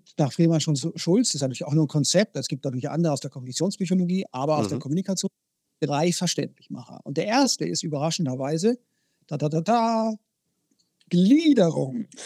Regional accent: Konstanz, Baden-Württemberg, Germany; Also ich komme ja aus Konstanz

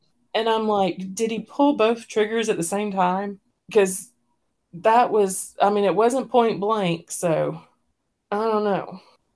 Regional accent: the South, United States; And I'm from the South.

